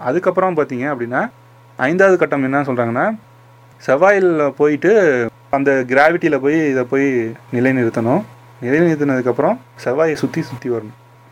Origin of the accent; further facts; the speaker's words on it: India; born there; நானும் இந்த மண்ணில் பிறந்தேன்